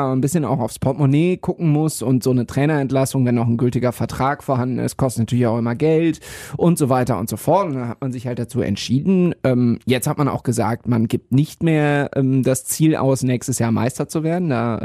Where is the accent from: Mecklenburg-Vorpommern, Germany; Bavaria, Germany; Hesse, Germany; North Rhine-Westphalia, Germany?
North Rhine-Westphalia, Germany; Düsseldorf; ich bin ja Düsseldorfer